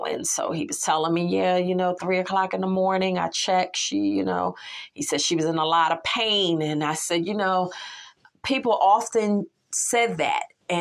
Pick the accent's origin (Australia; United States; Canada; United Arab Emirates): United States; Philadelphia, Pennsylvania; I was growing up in Pennsylvania. I lived in Philadelphia when I, you know, was growing up. And then I lived in a few other parts of Pennsylvania